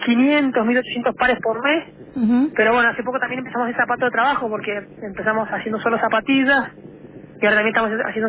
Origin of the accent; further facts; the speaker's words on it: Mendoza, Argentina; nosotros somos tres amigos mendocinos